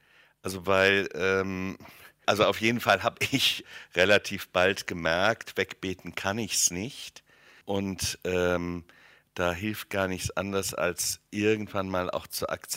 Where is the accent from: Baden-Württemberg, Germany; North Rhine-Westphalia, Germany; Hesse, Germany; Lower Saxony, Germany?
Hesse, Germany; Wiesbaden; in unserer katholischen Pfarrei in Wiesbaden, wo ich groß geworden bin